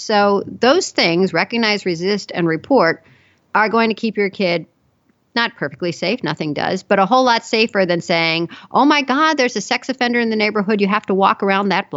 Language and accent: English; Chicago, Illinois, United States; Maybe it was freezing cold by those standards. I grew up in Chicago.